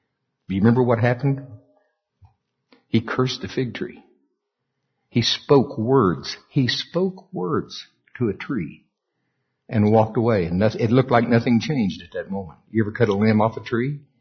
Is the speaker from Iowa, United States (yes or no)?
no; Oklahoma, United States; And then we're from Oklahoma. We've seen tornadoes.